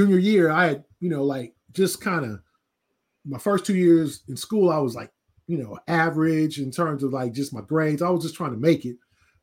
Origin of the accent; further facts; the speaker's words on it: Los Angeles, California, United States; Yeah, I'm born and raised in Los Angeles. I grew up a Lakers fan. Yeah, I grew up like 5 minutes from the Forum.